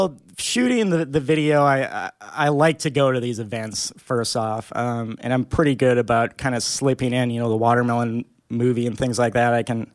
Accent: Grand Rapids, Minnesota, United States; I think growing up in Minnesota, like, I did want to do film stuff, and I had this idea that because I was in Grand Rapids, I had to try a lot harder

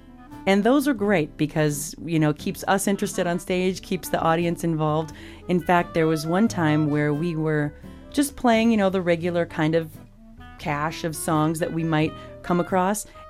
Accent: United States; Well, I say that I'm from America because I grew up traveling on the road with my mom and dad.

